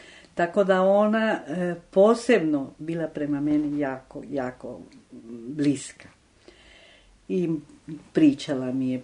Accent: Loja, Ecuador; Serbian is a second language; pošto od južni deo iz Loha, odakle sam ja, isto tako ide put prema Amazonije.

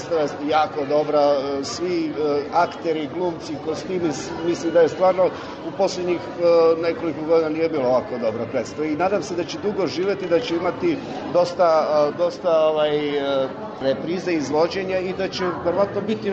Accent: Niš, Nišava District, Serbia; ja sam tu Nišlija

